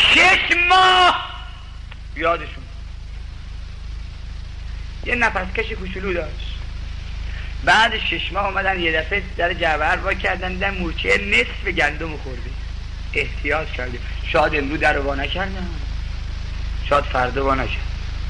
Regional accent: Yazd, Iran; also born or lived in Mashhad; now in Tehran, Iran; چون من اصلا یزدیم، تولدم در مشهد، ساکن تهرونم.

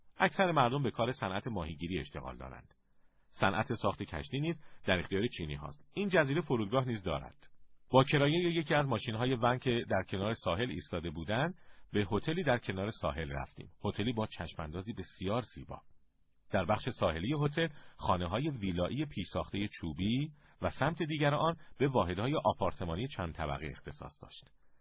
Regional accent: Iran; moved away as an adult; now in Malaysia; به خصوص من 3 سال پیش از ایران بیرون آمدم.

